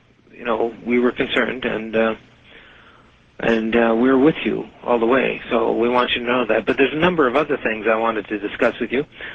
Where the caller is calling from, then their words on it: Winnipeg, Manitoba, Canada; I'm calling from Winnipeg, Canada.